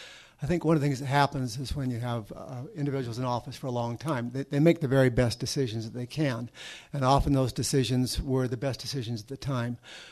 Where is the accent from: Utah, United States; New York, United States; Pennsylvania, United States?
Utah, United States; Logan; Well, first of all, I grew up down in the Adams neighborhood, but I really think that's a bogus issue.